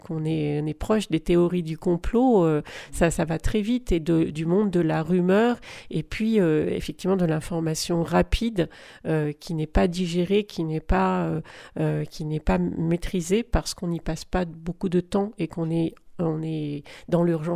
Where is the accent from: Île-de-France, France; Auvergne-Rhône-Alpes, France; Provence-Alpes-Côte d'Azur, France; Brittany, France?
Auvergne-Rhône-Alpes, France; Valence; parce que je suis de Valence